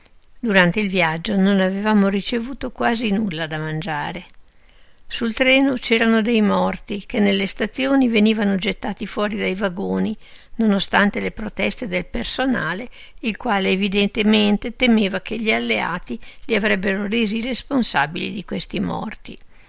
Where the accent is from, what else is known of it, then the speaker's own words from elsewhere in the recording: Austria; Nei KZ io, come austriaco, venivo sempre registrato come tedesco